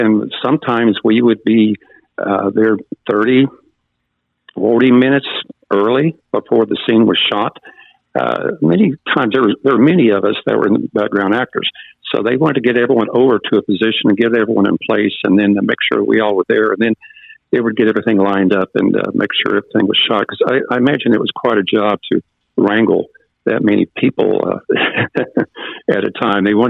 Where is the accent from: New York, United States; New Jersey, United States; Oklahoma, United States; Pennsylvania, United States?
Oklahoma, United States; I was born and raised in Oklahoma, and I just had no idea this went on.